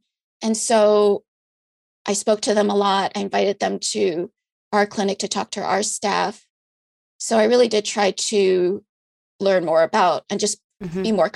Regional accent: New York City, New York, United States; now in San Francisco, United States; Well, I'm a transplant because I grew up in New York City.

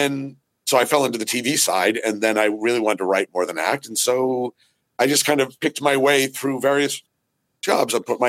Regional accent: United States; born there; No, I went up there because I had a great degree. I was born in the States.

